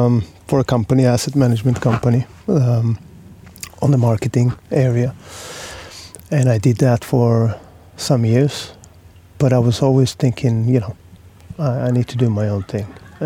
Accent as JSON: {"language": "English", "country": "India", "said": "because I came from India."}